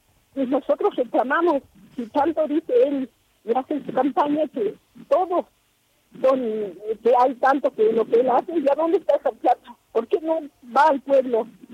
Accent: Argentina; tengo 45 años, soy nacida en La Puna, criada en La Puna

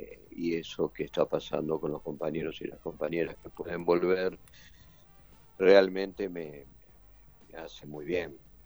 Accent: Argentina; como argentinos

